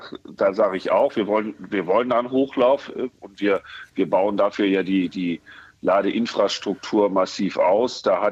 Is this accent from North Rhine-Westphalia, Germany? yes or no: yes; North Rhine-Westphalia, Germany; Ich komme hier aus Nordrhein-Westfalen.